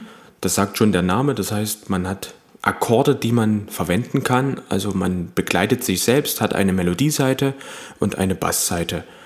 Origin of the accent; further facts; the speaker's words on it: Lichtenstein, Saxony, Germany; Ich stamme aus Liechtenstein, das ist Westsachsen, zwischen Zwickau und Chemnitz und war im Landkreis Zwickau auf der Musikschule.